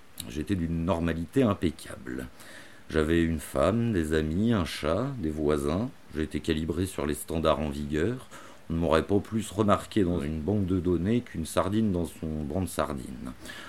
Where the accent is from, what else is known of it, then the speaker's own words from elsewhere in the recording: Nantes, Pays de la Loire, France; Oui, alors je suis un Nantais de 40 ans tout juste.